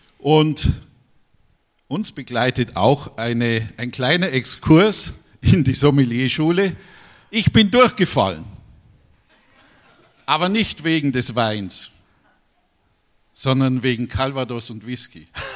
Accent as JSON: {"language": "German", "region": "Bavaria", "country": "Germany", "tie": "born or raised there", "said": "Vielen herzlichen Dank für die Einladung in meine Heimat der Oberpfalz."}